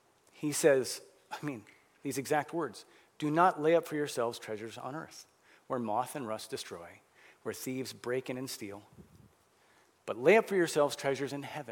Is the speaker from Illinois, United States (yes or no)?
yes; Chicago, Illinois, United States; I grew up in Chicago. We didn't have fire ants.